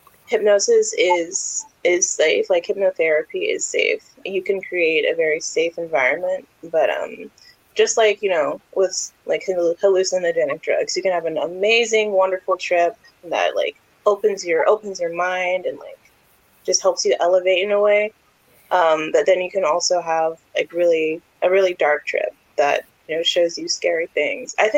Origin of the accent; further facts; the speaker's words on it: Nashville, Tennessee, United States; Yes. Born and raised in Nashville.